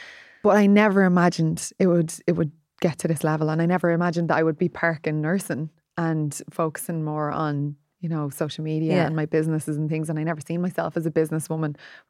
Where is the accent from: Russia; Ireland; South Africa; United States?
Ireland; also born or lived in Australia; And then I came home to Ireland from Australia.